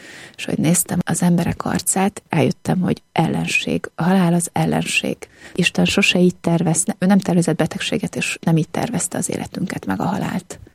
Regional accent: Szeged, Csongrád-Csanád, Hungary; alföldiként álltam ott, Szegedről jöttem

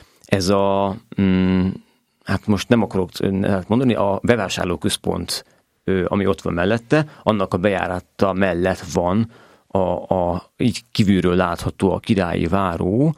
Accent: Cegléd, Pest, Hungary; ugye ceglédi vagyok

